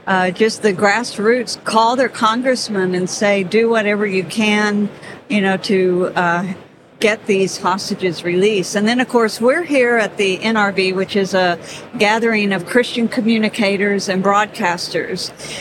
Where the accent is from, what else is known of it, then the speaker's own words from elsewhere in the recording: United States; I find it shocking as an American that we would have protests out in the streets